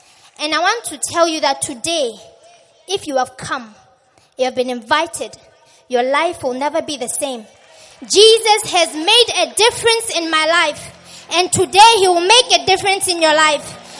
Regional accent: Botswana; I come from Botswana.

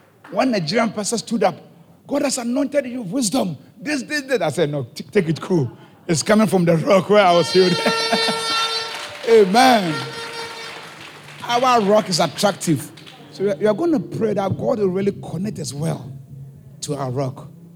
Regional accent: Haiti; I'm from Haiti

